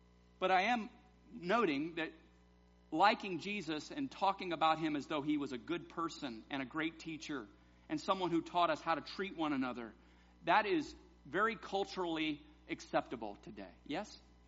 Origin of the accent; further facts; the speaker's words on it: the South, United States; We do it well when I grew up in the South. Y'all, that takes care of it.